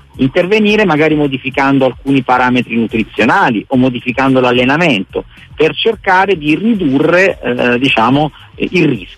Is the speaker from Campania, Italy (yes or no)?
yes; Naples, Campania, Italy; lo dico da napoletano